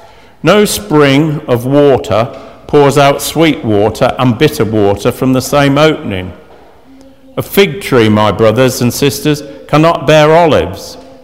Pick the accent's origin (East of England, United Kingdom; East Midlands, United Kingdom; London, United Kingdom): East Midlands, United Kingdom; Raunds; Now, I'm originally from Rouen's, or if you live in Rance, it's Rance. There's no D in it.